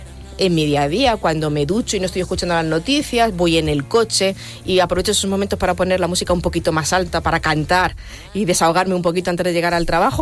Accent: Getafe, Community of Madrid, Spain; Llevo viviendo en Getafe desde que tenía 8 años, voy a cumplir 47 la semana que viene. Yo soy producto de Getafe, he estudiado en sus colegios públicos, en sus institutos, en la Universidad Carlos III

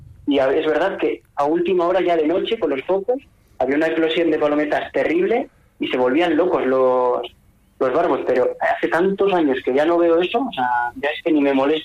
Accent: Basque Country, Spain; cuando yo vivía en el pueblo, que yo soy del País Vasco, vivía ahí en un pueblecito con mi madre, mi padre y mis abuelos

